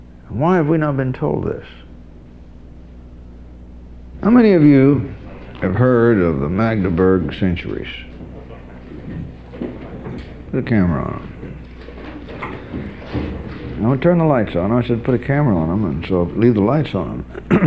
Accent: California, United States; I come from Northern California. We know you beat the hell out of almonds.

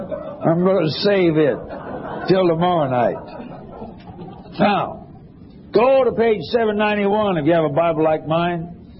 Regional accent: United States; born there; It's always made me very glad that I was born in the United States, because the United States is a unique country.

